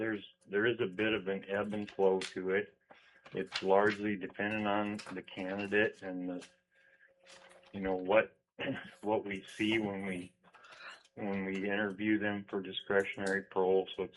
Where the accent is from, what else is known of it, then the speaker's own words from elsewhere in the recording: Kenai, Alaska, United States; I'm from Kenai. I've lived in Kenai since 1971.